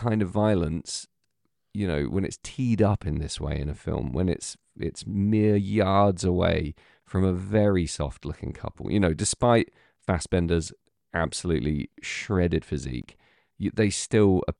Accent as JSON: {"language": "English", "region": "England", "country": "United Kingdom", "said": "There's just so many clever little things that work for me as as an English viewer"}